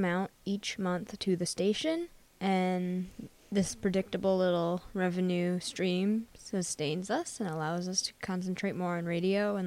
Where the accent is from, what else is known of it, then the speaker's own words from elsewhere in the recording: Hudson, New York, United States; I'm a student at Hudson High School, and I'm also from Hudson.